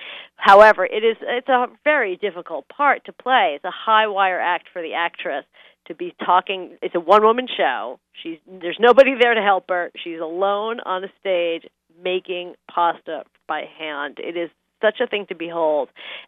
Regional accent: Brooklyn, New York, United States; I've never, you know, I'm from Brooklyn. I've been to New Hampshire.

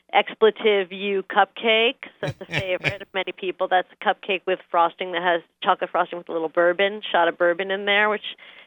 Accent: Brooklyn, New York, United States; I've never, you know, I'm from Brooklyn. I've been to New Hampshire.

